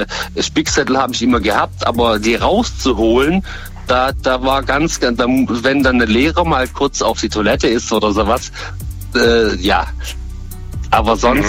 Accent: Baden-Württemberg, Germany; now in Stuttgart, Germany; ich bin nicht gebürtiger Stuttgarter, sondern vom Bodenseeraum.

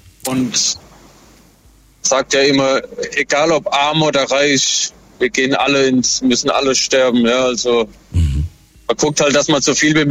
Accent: Mutterstadt, Rhineland-Palatinate, Germany; Ich komme aus Mutterstadt, aus Rheinland-Pfalz.

